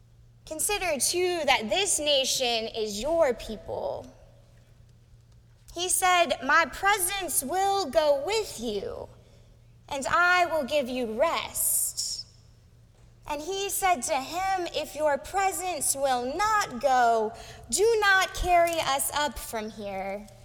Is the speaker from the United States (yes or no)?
yes; South Carolina, United States; As a child growing up in the Midlands of South Carolina, I can remember going to summer camp with my best friend year after year.